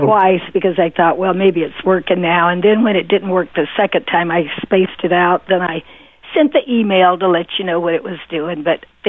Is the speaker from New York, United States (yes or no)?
no; Georgia, United States; She lives in my hometown of Georgia.